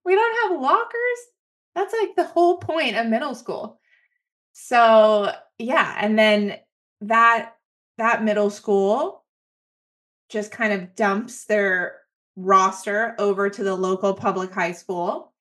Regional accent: Los Angeles, California, United States; born there; No. Well, I was born in Los Angeles.

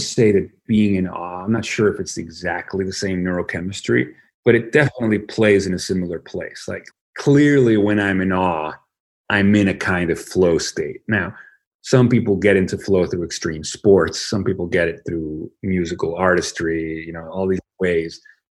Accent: Venezuela; I grew up in Venezuela, and I grew up very privileged in Venezuela

